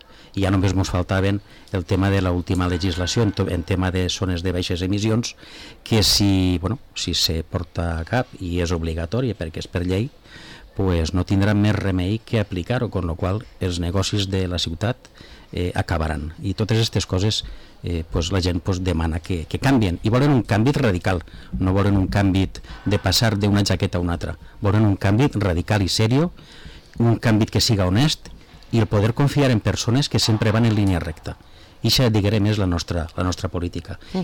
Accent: Vila-real, Valencian Community, Spain; som de Soca, d'ací de Villarreal. Coneixem els barris, coneixem la gent, la forma de pensar, perquè mos hem criat així. Mos hem criat pels carrers

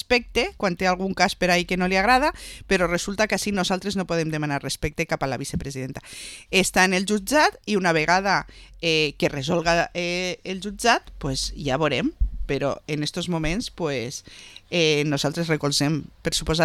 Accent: Vila-real, Valencian Community, Spain; jo soc molt envaisadora de Vila-real

